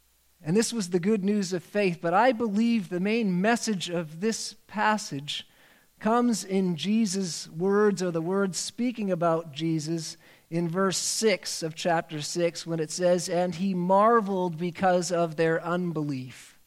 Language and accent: English; British Columbia, Canada; Now, I grew up on the West Coast, and many times on the West Coast, people would go out boating